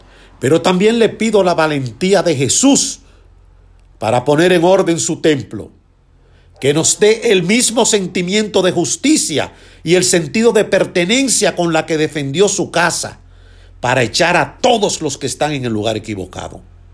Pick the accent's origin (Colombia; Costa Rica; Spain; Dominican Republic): Dominican Republic; visitar a mi adorado país República Dominicana. Soy de los que piensa que es mi país uno de los mejores, como República Dominicana ninguno.